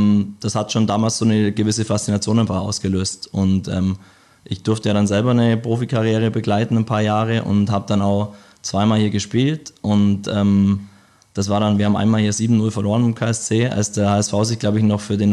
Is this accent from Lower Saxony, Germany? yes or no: no; Memmingen, Bavaria, Germany; Ich komme aus Memmingen